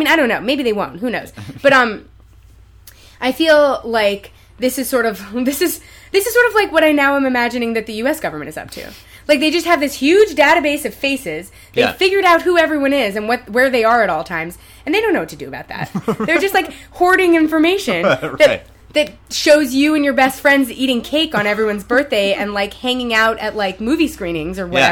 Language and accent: English; United States; As an American, when you go to Brazil, they make you take a photo and fingerprint just to sort of piss you off because we do that to them.